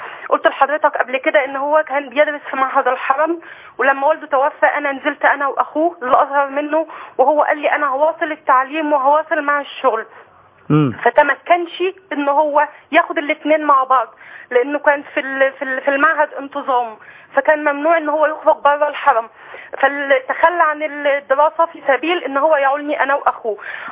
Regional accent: El Mahalla El Kubra, Gharbia, Egypt; انا من المحلة

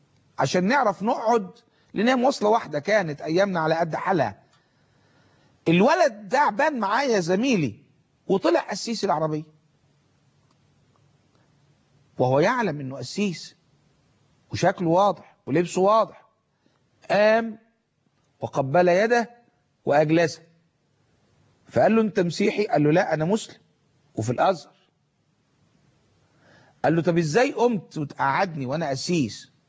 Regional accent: Egypt; نملكها كمصريين

